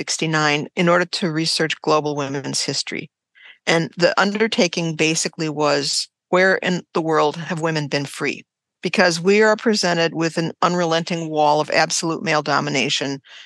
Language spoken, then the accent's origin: English; United States; I saw plenty of evidence of non-egalitarianism all around me growing up in the United States.